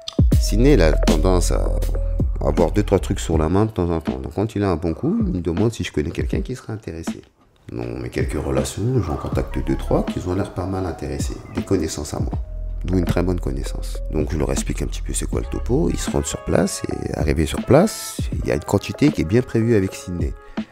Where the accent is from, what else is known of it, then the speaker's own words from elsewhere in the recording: Stains, Île-de-France, France; Non, j'ai grandi à Stein, moi, au Clos Saint-Lazare.